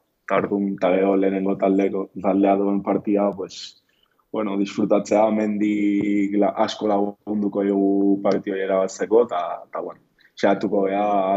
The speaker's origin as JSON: {"language": "Basque", "town": "San Sebastián", "region": "Basque Country", "country": "Spain", "tie": "born or raised there", "also_born_or_lived": "Equatorial Guinea", "said": "Zortzi urte nitula Donostia jo nintzen nire amakin, eta nire aitakin, eta aukera izan nun Ibai ikastolan pues, ikastea"}